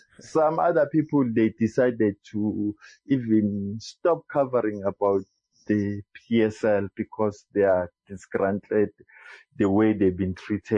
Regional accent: South Africa; but I'm from South Africa

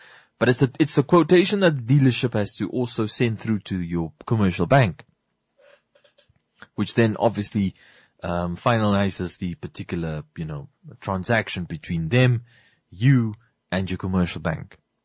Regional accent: Namibia; because I as a Namibian, I'm not a South African.

